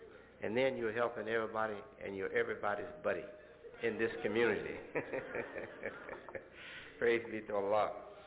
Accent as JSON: {"language": "English", "town": "Chicago", "region": "Illinois", "country": "United States", "tie": "born or raised there", "said": "my associates who are working with me in Markham and in the area, town, suburban areas of Chicago, my hometown"}